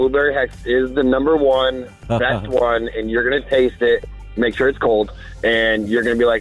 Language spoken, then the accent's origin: English; Gilbert, Arizona, United States; I'm from Gilbert.